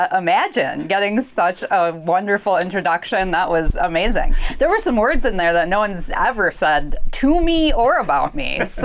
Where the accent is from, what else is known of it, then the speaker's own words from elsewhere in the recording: Saginaw, Michigan, United States; In Saginaw, Michigan.